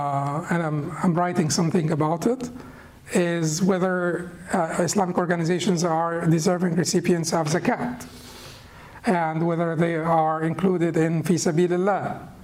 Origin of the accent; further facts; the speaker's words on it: Egypt; But I'm from Egypt.